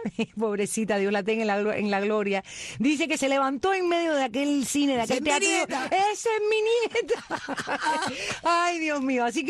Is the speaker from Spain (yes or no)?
no; Havana, Cuba; Yo nací el 11 de agosto del año 1955 en el Vedado, Habana, Cuba, en maternidad de línea. Y me crié en el Vedado, cerquita de la calle Línea.